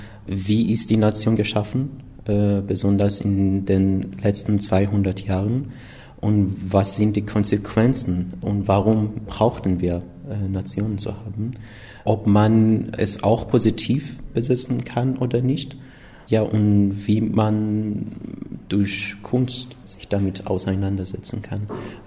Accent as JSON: {"language": "German", "country": "Iran", "second_language": "German", "moved": "yes", "said": "als ich also mein Heimatland Iran verlassen habe, hatte ich den Wunsch, einen neuen Heimat zu finden."}